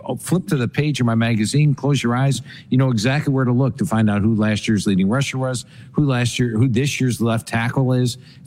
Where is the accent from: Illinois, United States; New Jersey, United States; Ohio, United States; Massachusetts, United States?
Ohio, United States; Well, I grew up in Ohio.